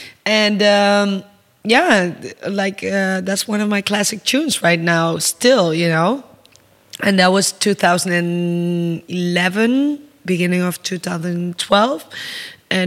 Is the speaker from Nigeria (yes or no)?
no; Netherlands; So, like I told you, I'm from Holland. Holland is a really small country in Europe and actually in the world